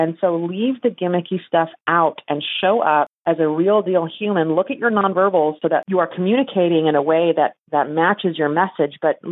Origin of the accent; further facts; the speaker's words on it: Finland; first language Finnish; English is a second language; but I was pretty much raised in Finland. My parents are Finnish. I'm first generation. Finnish was my first language.